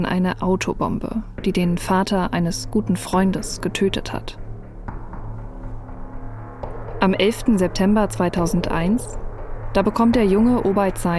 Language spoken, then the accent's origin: German; Berlin, Germany; Ich bin in Berlin groß geworden